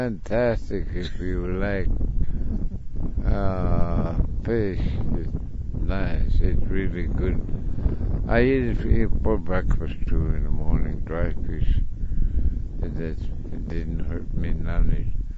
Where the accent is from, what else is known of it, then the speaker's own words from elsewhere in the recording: Sleetmute, Alaska, United States; born there; I was born in Sleet Meat in 1937.